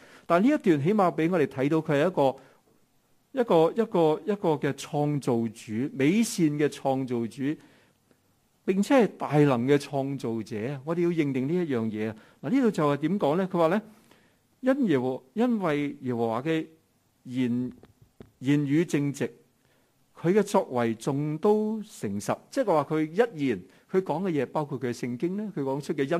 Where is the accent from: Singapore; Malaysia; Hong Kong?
Hong Kong; 我哋香港人